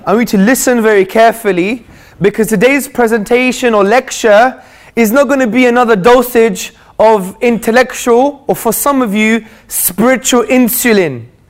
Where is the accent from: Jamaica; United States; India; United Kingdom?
United Kingdom; Hackney, London; I'm from Hackney in London.